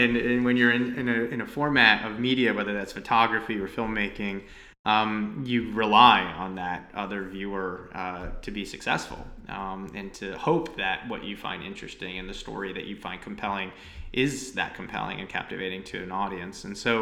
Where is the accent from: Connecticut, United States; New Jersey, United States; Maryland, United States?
New Jersey, United States; moved away as an adult; now in Los Angeles, United States; was born and raised in New Jersey, and have lived here in Los Angeles for most of my adult life